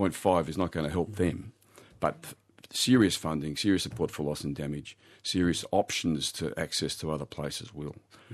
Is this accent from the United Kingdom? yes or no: no; Australia; And stupidly, as the Australian, I sort of said, oh, someone's left the tap on